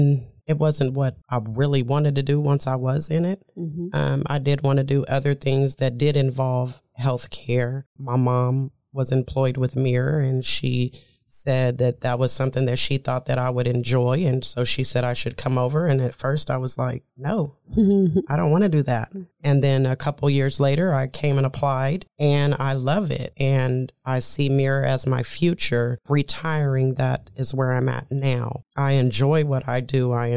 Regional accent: Topeka, Kansas, United States; also born or lived in Paris, Texas; So I was born in Paris, Texas, but I've been raised in Topeka all my life.

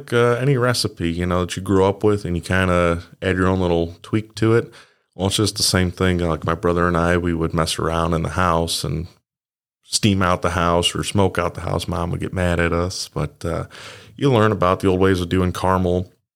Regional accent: Elizabeth, Illinois, United States; So, my hometown is Elizabeth, Illinois, small little town, famously known for, the Black Hawk War of 1832.

